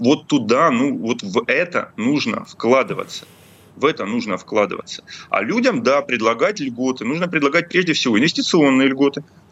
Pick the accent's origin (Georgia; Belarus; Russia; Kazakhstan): Russia; Rostov-on-Don, Rostov Oblast; Мой родной город Ростов-на-Дону.